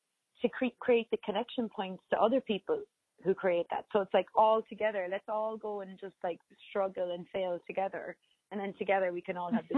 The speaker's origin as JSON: {"language": "English", "country": "Ireland", "tie": "born or raised there", "said": "I grew up in Ireland"}